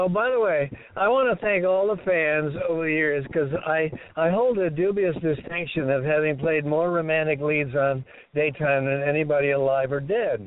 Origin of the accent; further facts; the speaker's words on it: London, United Kingdom; born there; I was born in London of a New Zealand father and an American mother.